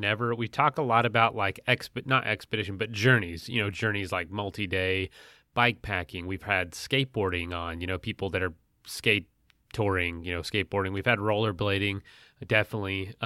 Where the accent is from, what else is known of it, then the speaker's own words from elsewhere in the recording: Florida, United States; I'm from Florida. I don't know a ton about ice, so